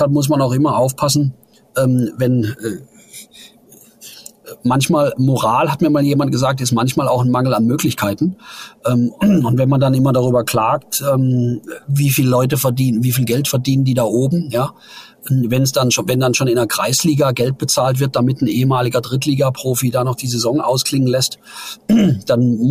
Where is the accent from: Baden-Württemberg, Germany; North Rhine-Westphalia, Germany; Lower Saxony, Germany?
Baden-Württemberg, Germany; Ottersdorf; born there; ich komme aus der Nähe zwischen Rastatt und Karlsruhe. Bin ich geboren in einem kleinen Ort namens Ottersdorf.